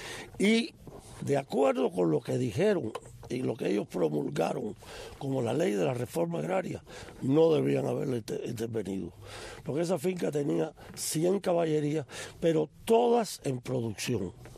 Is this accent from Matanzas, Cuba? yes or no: yes; Los Arabos, Matanzas, Cuba; also born or lived in Havana; yo nací en La Habana, aunque yo soy guajiro de los Arabos, el pueblo más al este en la provincia de Matanzas por la carretera central.